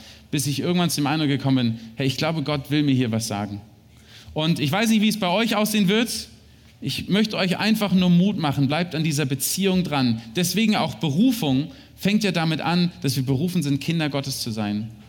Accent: Berlin, Germany; now in London, United Kingdom; als Berliner, der in London arbeitet

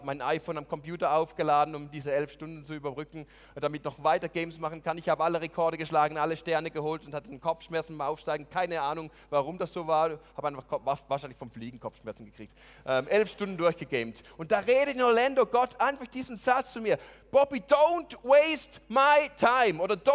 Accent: Switzerland; hallo, ich bin aus der Schweiz

